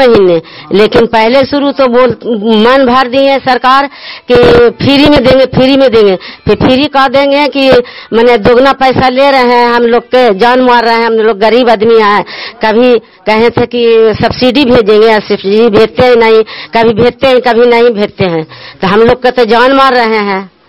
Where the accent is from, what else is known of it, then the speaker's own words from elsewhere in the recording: Sakarpura, India; सकरपुरा के रहने वाला हूँ।